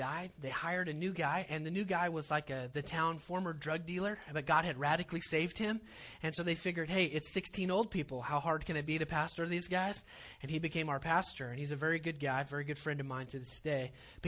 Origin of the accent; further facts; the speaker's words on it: Oklahoma, United States; I grew up on an Indian reservation.